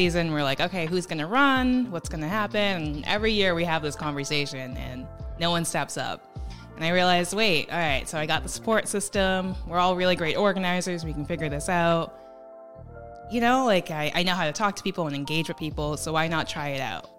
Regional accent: Massachusetts, United States; I'm from the South Shore in Massachusetts, so in between Boston and Cape Cod. That's where I grew up.

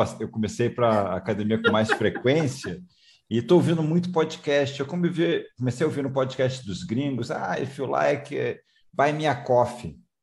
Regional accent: Rio de Janeiro, Brazil; De carioca para carioca, né? Eu também sou carioca, estou morando fora do Rio um tempão, mas sou carioca.

